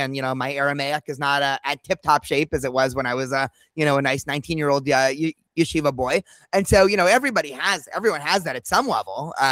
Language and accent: English; United States; So like, I'm an American, I'm a dad, I'm a teacher, I'm a rock climber, I'm a podcaster, and I'm Jew, right?